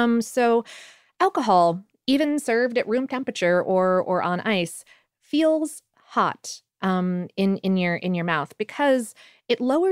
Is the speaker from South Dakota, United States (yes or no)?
no; Florida, United States; now in Atlanta, United States; To be fair, I grew up in South Florida, a place where you do not need very many hot toddies.